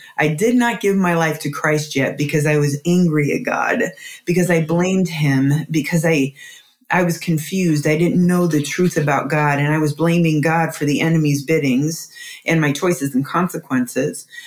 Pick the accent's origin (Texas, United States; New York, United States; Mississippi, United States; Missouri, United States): Missouri, United States; moved away as an adult; I had made a move to Florida. I'm from Missouri and my parents have always lived there. So I moved away